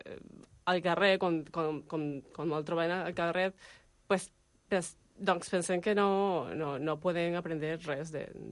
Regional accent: Venezuela; Catalan is a second language; moved away as an adult; now in Barcelona, Spain; Venezuela.

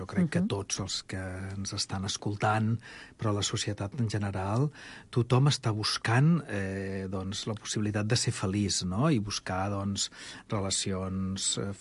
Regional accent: Catalonia, Spain; O sigui que com a catalans i gent de parla catalana, doncs tenim un gran repte.

